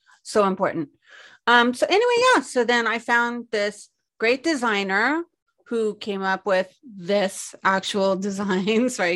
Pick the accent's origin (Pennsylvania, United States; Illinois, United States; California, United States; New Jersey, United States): California, United States; Los Angeles; And the beginning is, I'm an only child. I grew up in Los Angeles. I was raised primarily by my grandmother, who was my best friend.